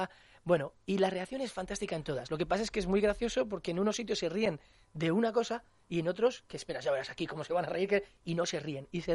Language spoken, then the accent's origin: Spanish; Spain; Somos tres artistas españoles en CUSDA.